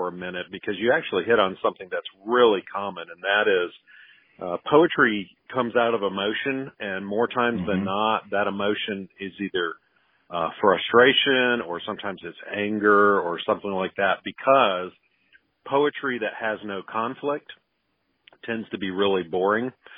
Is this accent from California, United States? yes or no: no; Mississippi, United States; I'm don't hold that against me, but I'm from Mississippi, and my dad's from Mississippi. My grandfather's from Mississippi.